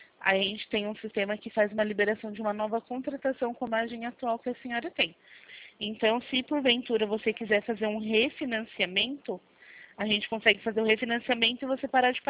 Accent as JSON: {"language": "Portuguese", "town": "Jundiaí", "region": "São Paulo", "country": "Brazil", "said": "Eu sou aqui de Jundiaí, pertinho de você."}